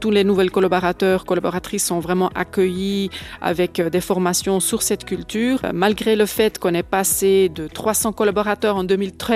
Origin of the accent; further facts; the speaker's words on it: Belgium; now in Villeret, Switzerland; Je suis venue de Belgique, habitante de Villeret depuis 14 ans.